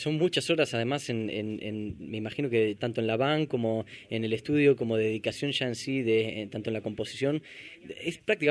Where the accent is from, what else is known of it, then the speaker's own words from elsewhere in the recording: Argentina; Y yo como argentino, ¿sabes qué? Yo cuando lo escucho es como, me traes a casa, cosa que te agradezco.